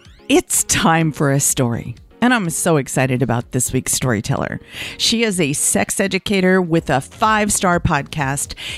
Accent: Southern United States, United States; Remember, I'm from the South. I can't read.

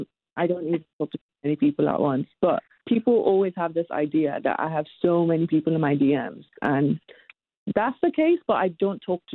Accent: Nigeria; also born or lived in Middle East; I grew up in the Middle East and in Nigeria

